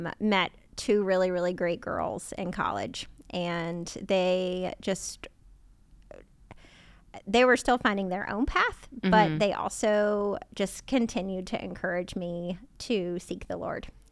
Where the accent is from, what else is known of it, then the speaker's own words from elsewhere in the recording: Kentucky, United States; So I was born and raised in Kentucky. It's kind of funny even being here. I feel like my accent is coming out even more in this microphone.